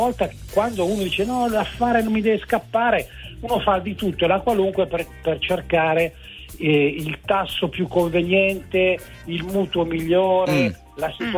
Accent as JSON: {"language": "Italian", "town": "Ivrea", "region": "Piedmont", "country": "Italy", "said": "Sono di Ivrea."}